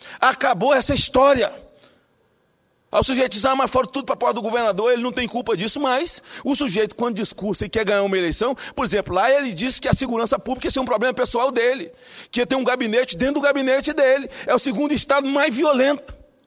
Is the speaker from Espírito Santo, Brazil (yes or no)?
yes; Espírito Santo, Brazil; De falar do meu estado. Porque um estado que tem tanto dinheiro para dar para empresário, porque é o paraíso dos incentivos fiscais. É o Espírito Santo.